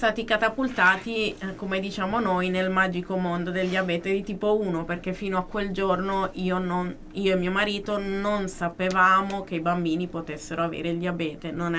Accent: Apulia, Italy; poi siamo scesi giù in Puglia a Barletta, quindi un po', perché io sono pugliese

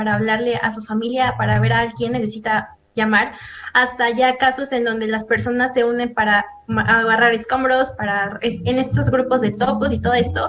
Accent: Mexico; justamente esto refiere mucho a cómo somos los mexicanos

